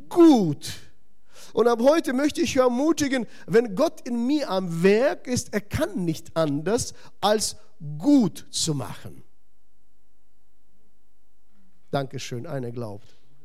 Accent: Kazakhstan; German is a second language; now in Germany; ich komme aus Kasachstan

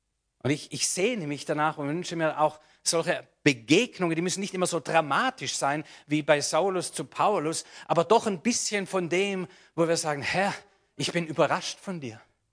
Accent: Baden-Württemberg, Germany; Nun, ich bin Schwabe.

